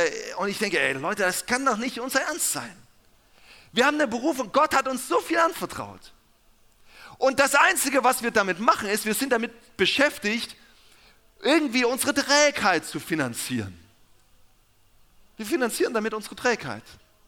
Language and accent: German; Saxony, Germany; now in southern Germany; Ich komme ja ursprünglich nicht hier aus dem Süden und ich komme eigentlich aus dem Erzgebirge. Ja? Und ja, Osten rockt.